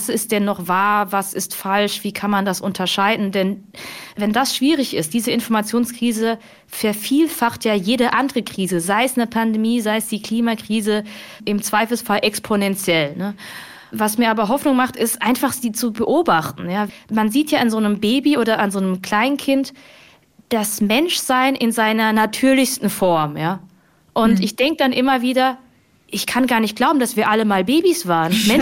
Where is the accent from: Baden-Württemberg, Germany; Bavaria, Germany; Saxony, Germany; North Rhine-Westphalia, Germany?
Baden-Württemberg, Germany; Hemsbach; Ich bin aufgewachsen in Hemsbach an der Bergstraße, eine kleine Stadt, die weltweit bekannt ist als das Dorf, in dem alle steppen.